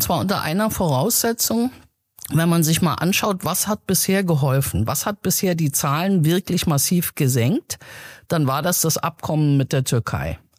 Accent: Iran; Aber ich bin Iranerin.

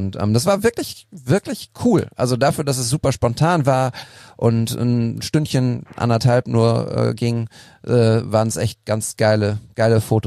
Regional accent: Münster, North Rhine-Westphalia, Germany; ich komme ja aus Münster gebürtig und dort gibt's den Send

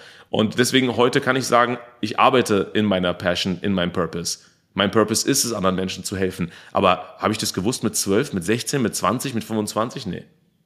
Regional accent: Germany; born or raised there

